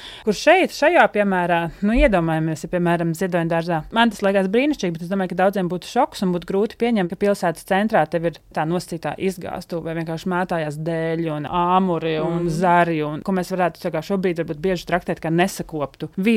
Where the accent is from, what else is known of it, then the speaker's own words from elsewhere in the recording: Valmiera, Valmiera Municipality, Latvia; Es uzaugu Valmierā, dzīvokļu mājā, pirmajā stāvā.